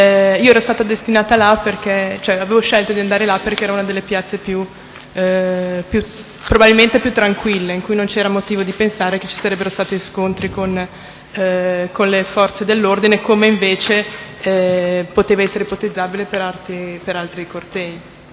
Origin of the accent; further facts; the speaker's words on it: Savona, Liguria, Italy; born there; now in Genova, Italy; sono nata a Savona il 5 novembre del 1968. Abito a Genova in via Conservatore del Mare, 13 interno 14.